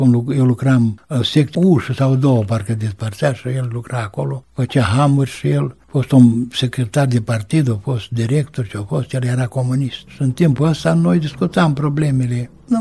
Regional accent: Chilișeni, Suceava County, Romania; Păi sunt din regiunea Suceava, așa era atunci regiune. În satul Chilișeni.

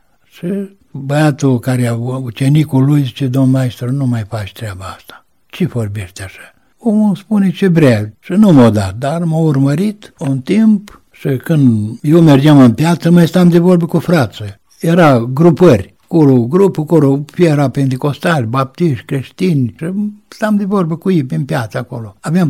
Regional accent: Chilișeni, Suceava County, Romania; Păi sunt din regiunea Suceava, așa era atunci regiune. În satul Chilișeni.

